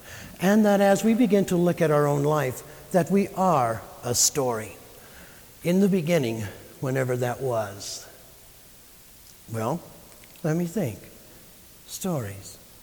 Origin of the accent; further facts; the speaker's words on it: Oklahoma, United States; I was born and raised in Oklahoma. And at the time that I was living in Oklahoma, my grandma and the women folk, they had a wood cook stove that they cooked on